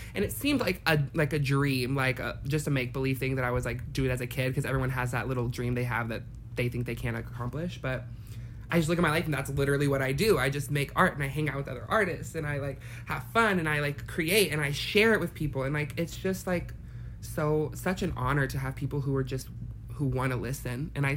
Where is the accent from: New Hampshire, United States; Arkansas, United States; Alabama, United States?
Arkansas, United States; moved away as an adult; now in Los Angeles, United States; I'm from Arkansas. So from down in the South. I lived there till I was 19. And then I like drove across the country, moved to LA at 19.